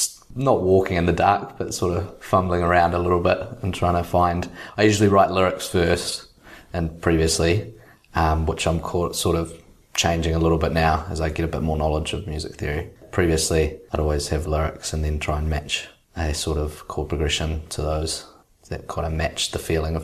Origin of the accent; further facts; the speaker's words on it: Lower Hutt, Wellington, New Zealand; now in Wellington, New Zealand; I grew up in Kelson. I went to Kelson School and then, moved to Hutt Central as I started high school at Hibs, or intermediate and high school at Hibs. And so I've lived in the hut pretty much most of my life